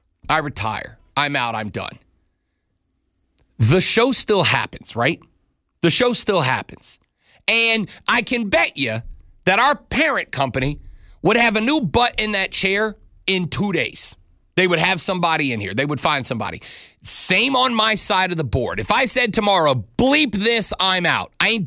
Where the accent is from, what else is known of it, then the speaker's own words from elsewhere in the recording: Louisiana, United States; I'm Irish Catholic from Louisiana. I got a lot of cousins, dude.